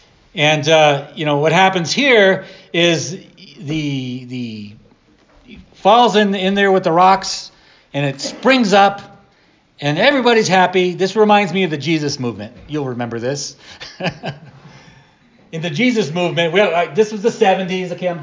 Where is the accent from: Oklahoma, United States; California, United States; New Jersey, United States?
New Jersey, United States; moved away; We should be the best gardeners in the world because we came from New Jersey.